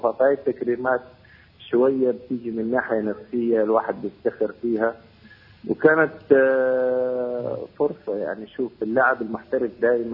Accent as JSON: {"language": "Arabic", "country": "Palestine", "said": "وطبعا فخور كوني فلسطيني، فخور كوني مثل في المنتخب الفلسطيني"}